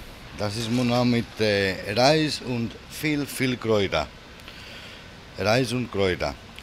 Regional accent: Greece; German is a second language; Ich komme aus Griechenland und ich arbeite hier als Chefkoch.

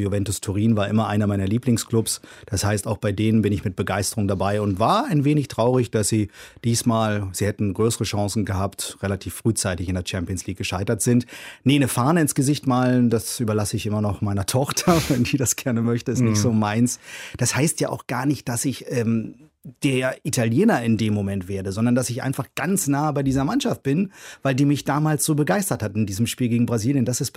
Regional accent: Berlin, Germany; Ich bin in Reinickendorf in Berlin groß geworden.

